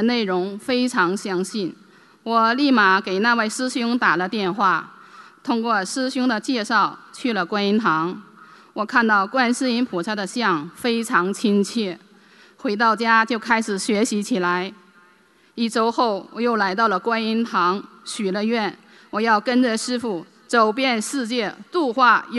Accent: Paris, Île-de-France, France; 我来自法国巴黎，今年50岁了。

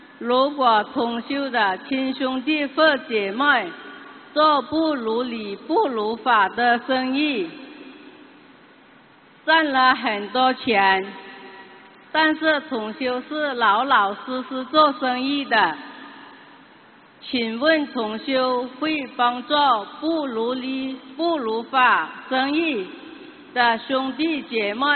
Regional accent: Mauritius; 毛里求斯。

